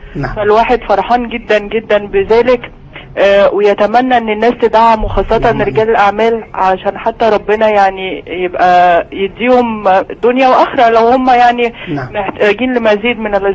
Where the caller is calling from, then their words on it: Cairo, Cairo Governorate, Egypt; من القاهرة.